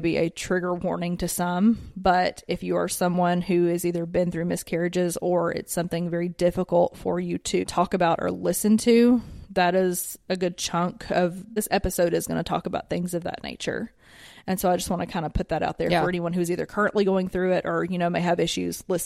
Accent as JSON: {"language": "English", "region": "the South", "country": "United States", "tie": "born or raised there", "said": "when I'm from the South, I've been here my entire life, and he's from up north."}